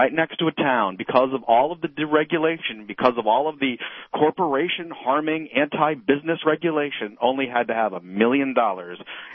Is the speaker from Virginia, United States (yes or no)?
no; Louisiana, United States; I'm from Louisiana. In Louisiana, you know, we have Cancer Alley